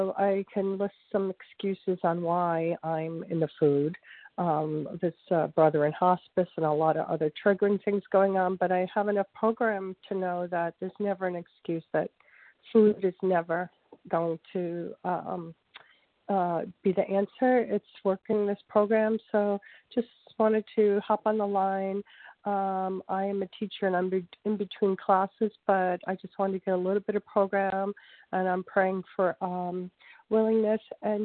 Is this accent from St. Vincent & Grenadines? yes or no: no; New York, United States; I'm from New York.